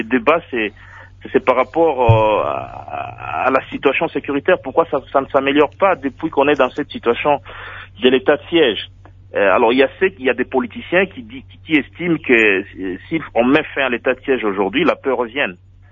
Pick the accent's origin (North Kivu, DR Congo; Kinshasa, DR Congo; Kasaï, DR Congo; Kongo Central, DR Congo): North Kivu, DR Congo; Walikale; Même si je ne suis pas un élu de Beni ou de Lubero, je suis de Walikale, je suis touché par ce qui se passe.